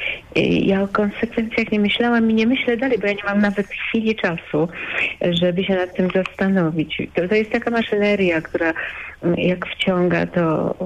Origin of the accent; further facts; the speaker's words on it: Kalisz, Greater Poland Voivodeship, Poland; moved away as an adult; urodziłam się w Kaliszu. Całą młodość spędziłam w Kaliszu, wczesna młodość, do 18 roku życia. I jeszcze troszkę, tak 18 i troszkę. A potem przeniosłam się do Poznania i w Poznaniu studiowałam.